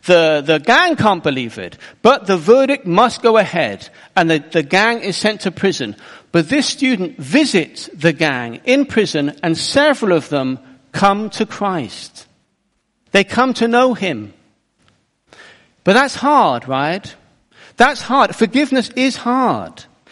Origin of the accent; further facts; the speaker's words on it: United Kingdom; because I'm British, and we just apologize.